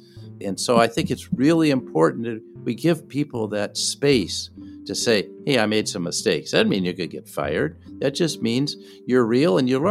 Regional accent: Minneapolis, Minnesota, United States; And then we had, in Minneapolis, my hometown, we had the killing of George Floyd by police officers.

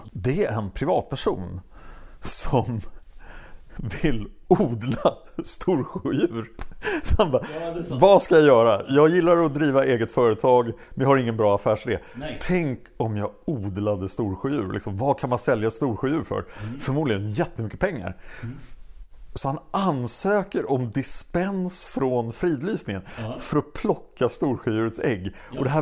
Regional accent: Stockholm, Stockholm County, Sweden; jag är från Stockholm.

